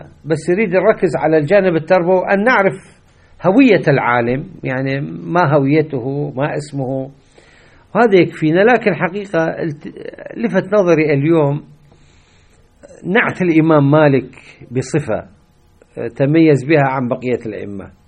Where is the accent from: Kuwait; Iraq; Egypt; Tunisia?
Iraq; إحنا مثل الآن عندنا في العراق إيش لحمة التكوين؟